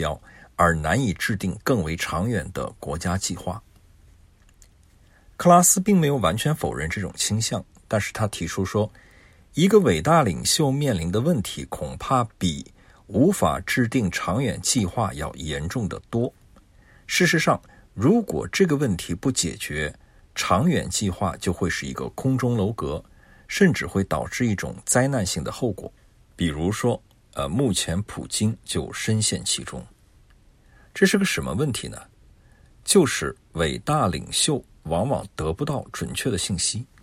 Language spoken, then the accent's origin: Chinese; China; 其实这篇文章的观点对于来自中国的华裔来说是相当好理解的，因为我们就是来自于一个有这样历史的国家。